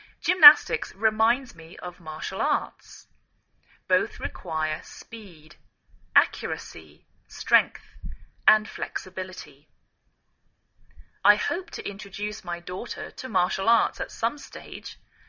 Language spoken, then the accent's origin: English; England, United Kingdom; now in United States